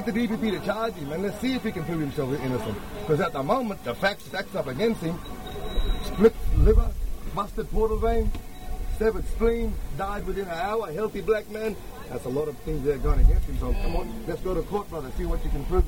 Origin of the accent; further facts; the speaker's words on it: Doomadgee, Queensland, Australia; I come from Dumuji. We got rid of Chris Hurley out of Dumuji because he was doing that.